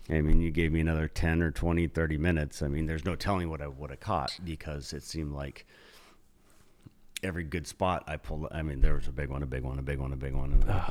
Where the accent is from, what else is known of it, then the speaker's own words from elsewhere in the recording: Auburn, California, United States; from Auburn, California.